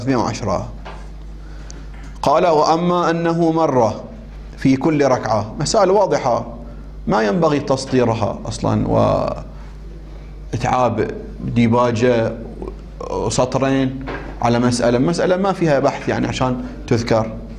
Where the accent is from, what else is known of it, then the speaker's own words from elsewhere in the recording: Bahrain; شو عندنا في البحرين؟